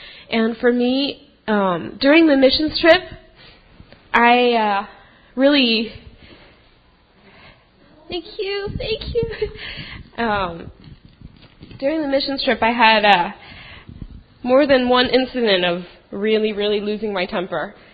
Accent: United States; the life that he gave me growing up here, growing up in the States, growing up in such a privileged family

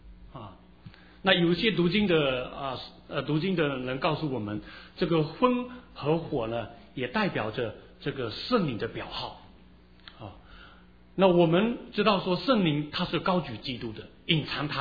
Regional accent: China; 我们中国人很注重吃，是啊，我们是很注重吃。

